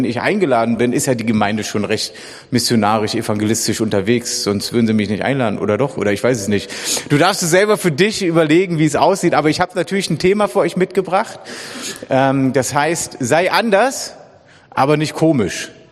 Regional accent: Berlin, Germany; ich bin ein echter Berliner, echter Ur-Berliner sogar und sogar Ost-Berliner.

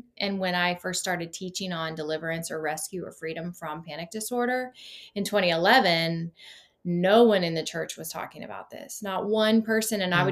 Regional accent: Florida, United States; I grew up in Florida. So I was like, I lived my whole adolescent life outside.

